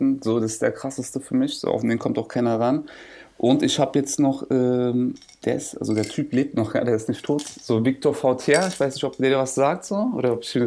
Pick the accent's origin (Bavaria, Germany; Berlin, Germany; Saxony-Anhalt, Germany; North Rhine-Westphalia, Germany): Berlin, Germany; Keine Ahnung, das Ding ist, ich bin ja Berliner.